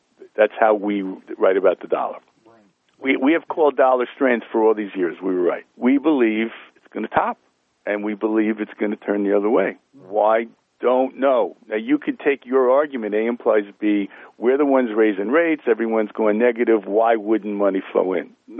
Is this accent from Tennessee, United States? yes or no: no; Bronx, New York, United States; You know, look, I'm from the Bronx, so I understand stubborn.